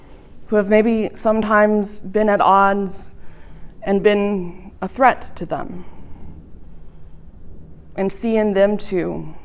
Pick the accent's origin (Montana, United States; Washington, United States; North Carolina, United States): Montana, United States; It's one of the jokes they make about my home state of Montana. It's the biggest small town.